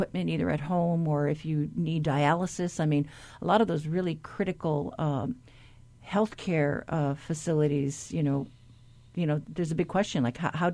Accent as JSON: {"language": "English", "country": "Guam", "tie": "born or raised there", "said": "I grew up in Guam, which is located in Typhoon Alley"}